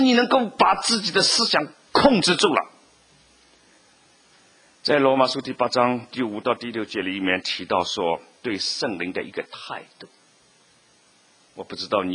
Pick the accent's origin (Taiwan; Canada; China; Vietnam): China; 这个体贴是我们中国人比较喜欢用的